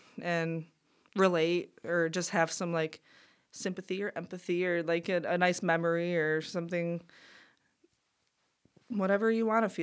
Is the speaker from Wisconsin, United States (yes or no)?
no; North Muskegon, Michigan, United States; I grew up in North Muskegon, went to Reese Puffer. Yeah. Lived here my whole life, except for a year I was in Germany. I was an exchange student.